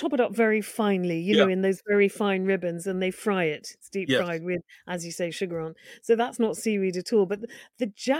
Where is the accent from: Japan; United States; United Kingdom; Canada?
United Kingdom; Wales; Well, that is no surprise to me, being a Welsh girl, you know, because lava bread is one of our staples, isn't it?